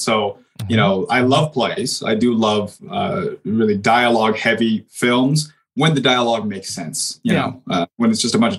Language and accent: English; Los Angeles, California, United States; historically, we're from Los Angeles, but I would say that the Northwest has become my adopted home.